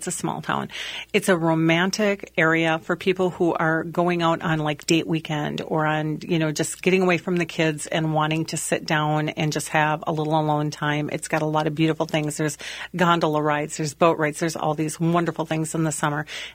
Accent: Richmond, United States; now in Stillwater, United States; I'm always from here. I mean, I was born and raised in Richmond. I live in Stillwater. I have never ventured out of the Midwest as far as living goes.

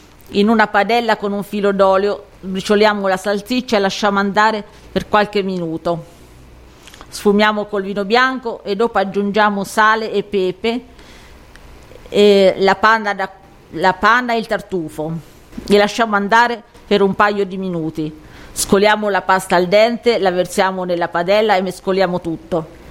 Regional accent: Ponte San Giovanni, Umbria, Italy; Siamo noi di Ponte San Giovanni.

